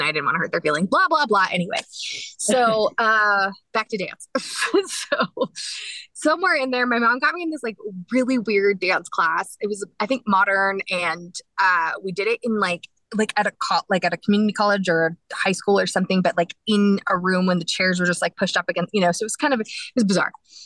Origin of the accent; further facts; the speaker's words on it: Dallas, Texas, United States; born there; Yes, I was born in Dallas.